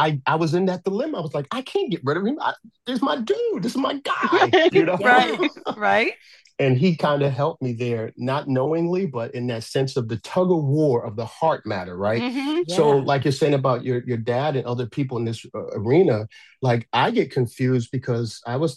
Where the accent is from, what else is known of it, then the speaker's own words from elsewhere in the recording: New Jersey, United States; also born or lived in Virginia, United States; I grew up in New Jersey, but I lived in Virginia for a little while, and then for a little small set time, we lived in Georgia.